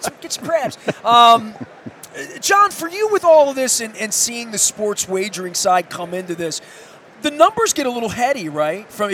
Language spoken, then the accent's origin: English; Dundalk, Maryland, United States; I'm from Dundalk.